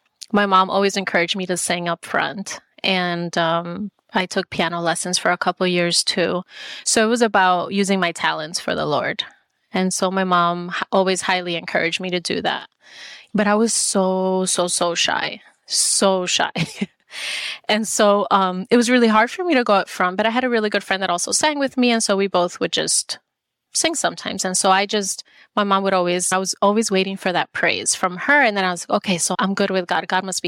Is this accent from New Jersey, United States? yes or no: yes; Jersey City, New Jersey, United States; also born or lived in El Salvador; In Jersey. So I was born in El Salvador, but at the age of 5, I went to Jersey, and that's where I grew up. Jersey City. I'm a city girl.